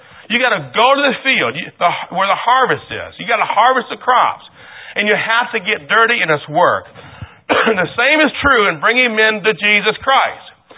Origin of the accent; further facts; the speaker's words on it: Michigan, United States; I was raised in Michigan on a farm. So I'm kind of going back to my roots in Rogers in a way.